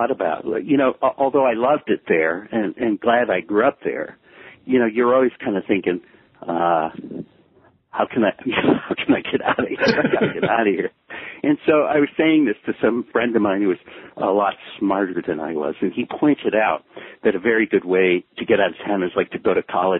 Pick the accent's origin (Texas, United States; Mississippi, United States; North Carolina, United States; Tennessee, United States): Tennessee, United States; Memphis; also born or lived in Ohio; well, I wasn't born there, but raised there.